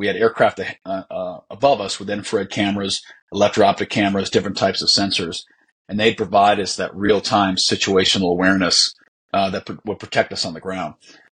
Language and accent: English; United States; It was the first time I'd ever been ashamed of being an American.